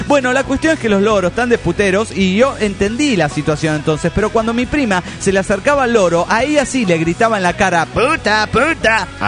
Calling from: Bella Unión, Artigas, Uruguay; de Bella Unión, República Oriental del Uruguay.

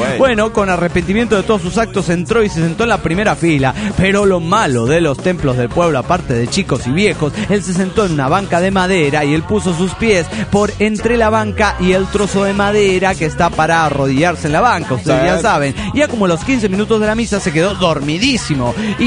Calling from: Granbull, Georgia, United States; de Granbull, Georgia, Estados Unidos de Norteamérica.

